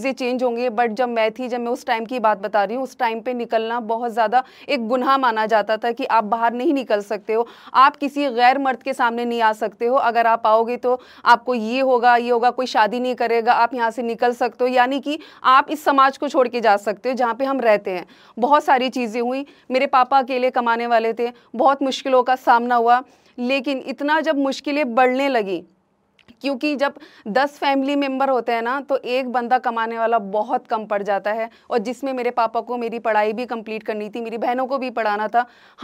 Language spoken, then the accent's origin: Hindi; Sirsi, Uttar Pradesh, India; एक मुरादाबाद शहर से, जिसमें एक छोटा कस्बा है सिरसी में, वहाँ की रहने वाली हूँ।